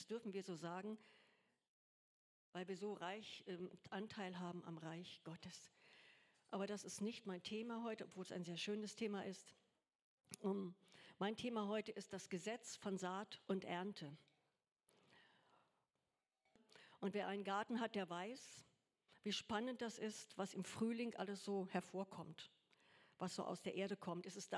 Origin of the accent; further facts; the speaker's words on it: Goslar, Lower Saxony, Germany; Ich komme ja aus Goslar, aus der Kaiserstadt Goslar